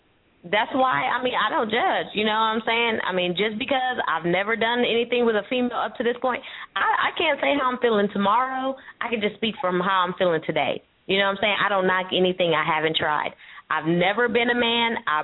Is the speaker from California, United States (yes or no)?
yes; San Francisco, California, United States; from San Francisco, so I've been exposed to probably a little more maybe than other people have.